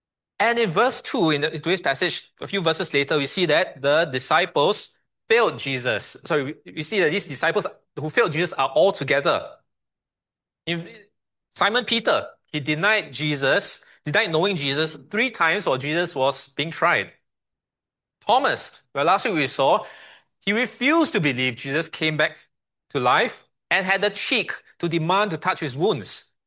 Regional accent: Singapore; I grew up in the Katong area.

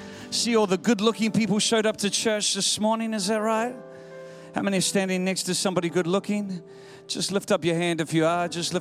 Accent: New Zealand; And I am from New Zealand. Some people call it the seventh state of Australia. But I like to think of Australia as the West Island of New Zealand.

